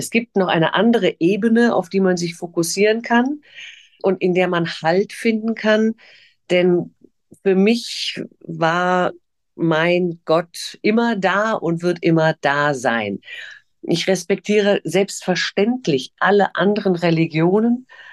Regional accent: Mainz, Rhineland-Palatinate, Germany; also born or lived in Berlin / Hannover / Fulda / Stuttgart; Ich bin also in Berlin geboren, habe dann aber in Hannover, Fulda, Stuttgart und dann eben schon lange Zeit in Mainz gelebt, wo ich eben auch 1984 Abitur gemacht habe.

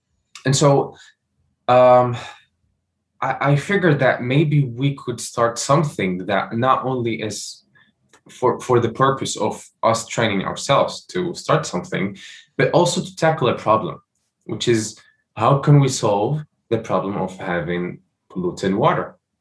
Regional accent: Morocco; I was born and raised in Morocco.

